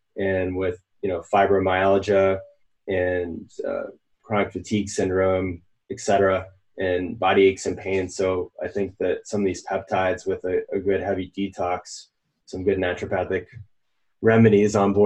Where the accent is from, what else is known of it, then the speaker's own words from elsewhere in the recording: New England, United States; And then where I grew up in Northern New England, there's a lot of Lyme disease and Lyme co-infection.